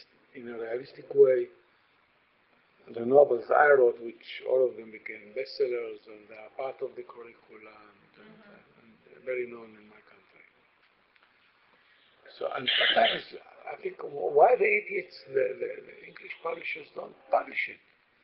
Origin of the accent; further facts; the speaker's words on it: Baghdad, Baghdad Governorate, Iraq; born there; English is a second language; so I was born in Baghdad, and...